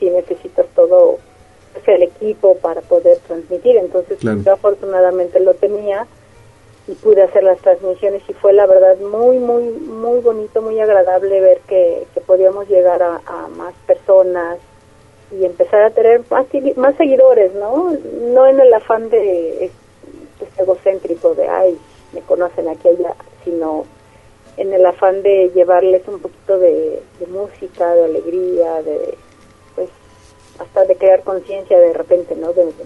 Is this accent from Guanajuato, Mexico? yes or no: no; Jojutla, Morelos, Mexico; now in Cuernavaca, Mexico; yo tengo algo así como unos más de 20 años, 21 años viviendo aquí en Cuernavaca, ¿no? Pero bueno, no puedo negar mi origen, soy de Jojutla de corazón.